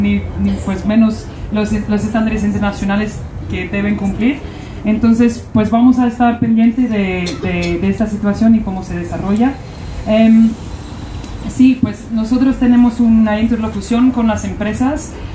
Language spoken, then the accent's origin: Spanish; United Kingdom; soy británica